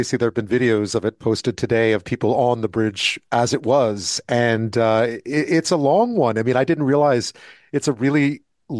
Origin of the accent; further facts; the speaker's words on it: Montreal, Quebec, Canada; I grew up in Montreal, which is another port city with bridges.